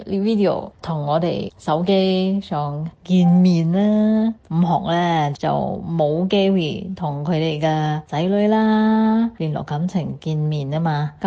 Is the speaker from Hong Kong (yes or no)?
no; Singapore; 對我哋新加坡人嚟講咧